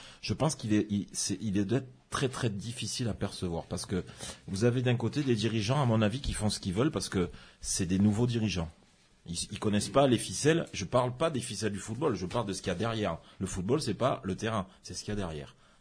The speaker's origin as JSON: {"language": "French", "town": "Nîmes", "region": "Occitanie", "country": "France", "said": "Moi, je suis de Nîmes."}